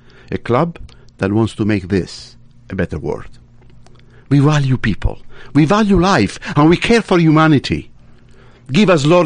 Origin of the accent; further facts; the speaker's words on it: Egypt; accent: Tuscan; also born or lived in Tuscany, Italy; Yes, I was born in Tuscany. I was raised in Egypt.